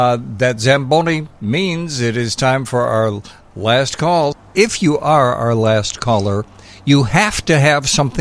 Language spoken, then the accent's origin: English; Chicago, Illinois, United States; I grew up on the south side at 80th and Manistee.